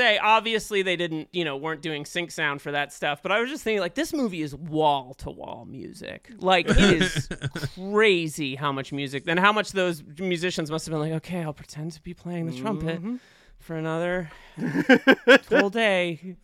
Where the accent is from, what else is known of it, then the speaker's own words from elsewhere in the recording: Boston, Massachusetts, United States; I'm Irish Catholic from Boston.